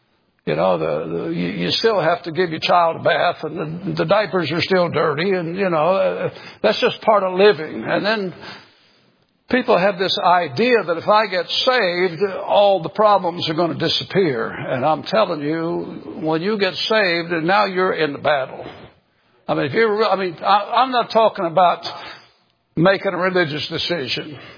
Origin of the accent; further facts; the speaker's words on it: Tennessee, United States; Listen, I come from Tennessee, man. We amen ourselves down there.